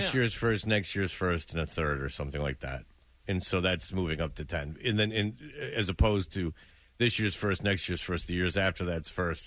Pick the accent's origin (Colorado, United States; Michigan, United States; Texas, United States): Michigan, United States; Farmington Hills; there was this place where I grew up in Farmington Hills, Michigan, that Bonaventure skating rink that just went out of business.